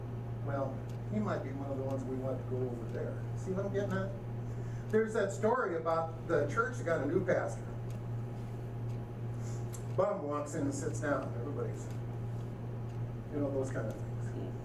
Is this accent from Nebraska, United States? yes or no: yes; Omaha, Nebraska, United States; I'm from Omaha.